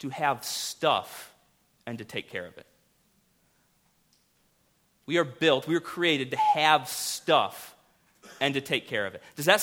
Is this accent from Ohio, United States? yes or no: no; Miami, Florida, United States; I grew up in Miami. My home was broken into like 5 times growing up.